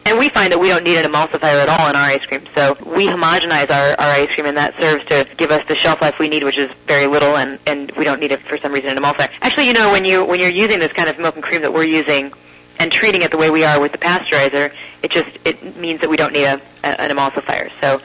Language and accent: English; Columbus, Ohio, United States; my hometown here, Columbus, Ohio, is celebrating its bicentennial